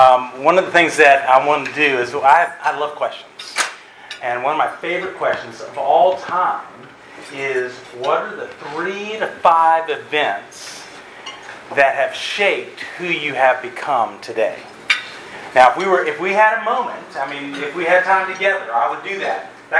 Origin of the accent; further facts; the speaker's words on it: Virginia Beach, Virginia, United States; also born or lived in Valdosta, Georgia / California; So I was born in Valdosta, Georgia. My dad, we moved to Virginia Beach, Virginia. We lived in Virginia Beach for about 10 years. We had an opportunity to go to California, lived in California just south of San Diego for a couple years.